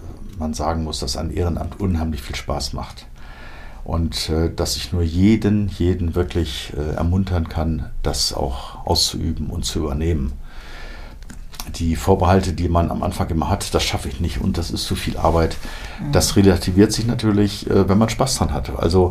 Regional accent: Hannover, Lower Saxony, Germany; born there; also born or lived in Bad Oeynhausen / Southern Germany / Switzerland / Austria; Ich bin in Hannover geboren, ja, und bin dann aber in Bad Oeynhausen 4, 5 Jahre gewesen und dann sind wir auch in Süddeutschland, in der Schweiz und Österreich gewesen und habe dann aber wieder in Buchwedel mein Abitur gemacht

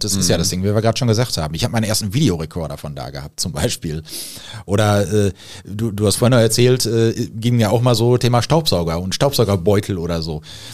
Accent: Marl, North Rhine-Westphalia, Germany; hier, in da wo ich herkomme, aus Mahl

